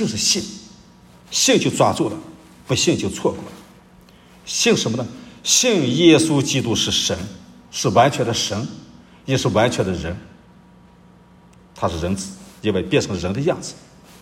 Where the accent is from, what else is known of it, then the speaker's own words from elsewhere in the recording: China; 我们中国人有一句话叫替罪羊